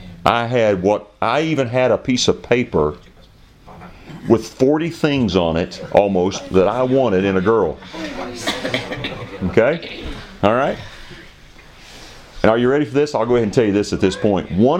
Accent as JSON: {"language": "English", "town": "Sumter", "region": "South Carolina", "country": "United States", "tie": "born or raised there", "said": "before I left to go back home to Sumter, South Carolina"}